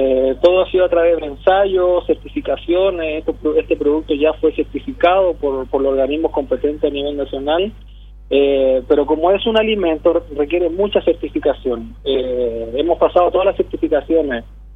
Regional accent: Chile; accent: Chilean; moved away as an adult; now in Paraguay; Yo soy nacido en Chile, pero vivido, criado, en mis tradiciones. Tengo el acento chileno porque obviamente estudié en Chile, hice toda mi carrera profesional allá, pero me vine aquí a hacer un granito de arena a Paraguay.

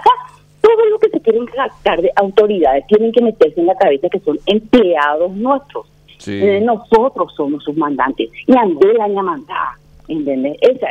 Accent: Paraguay; yo soy paraguaya, sobre todas las cosas soy paraguaya

